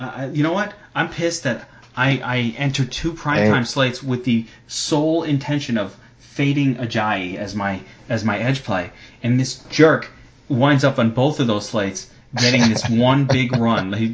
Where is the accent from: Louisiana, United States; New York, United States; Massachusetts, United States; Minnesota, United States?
New York, United States; I'm from New York. I like the Jets, and unfortunately, we never had anything.